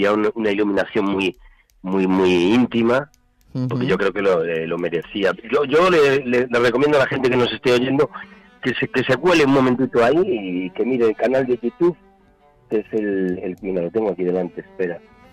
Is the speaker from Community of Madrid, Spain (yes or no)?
no; Basque Country, Spain; pues yo soy vasca y te ha salido vasca